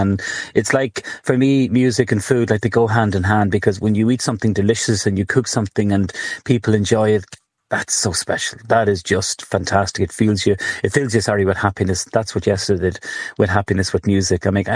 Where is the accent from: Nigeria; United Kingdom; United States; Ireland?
Ireland; Cavan, County Cavan; I know I'm from Cavanaugh, and I slow down.